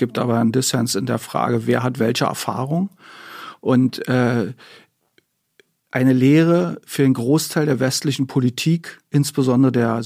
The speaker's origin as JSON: {"language": "German", "country": "Germany", "said": "wofür ich mich als Deutscher schäme gegenüber den Ukrainerinnen und Ukrainern"}